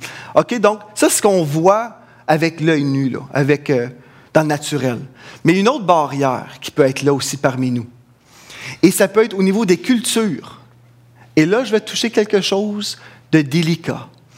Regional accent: Quebec, Canada; Je suis Québécois d'origine irlandaise. Mon père, son père … est venu au Canada quand il avait 30 ans. Il est parti de l'Irlande et puis il est venu ici.

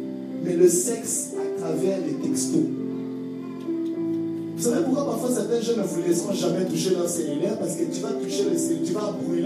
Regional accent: DR Congo; mon pays d'origine qui est le Congo, où l'espérance de vie des hommes est à 45 ans

